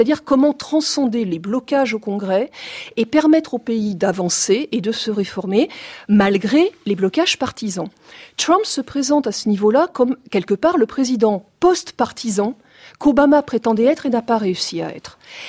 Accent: France; je suis française

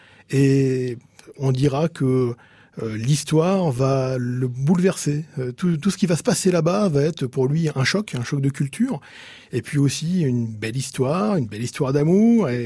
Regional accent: Normandy, France; je suis normand, alsacien d'origine, mais bon, le pays catalan, c'est un peu ma région de cœur. J'ai d'ailleurs de la famille là-bas et des attaches.

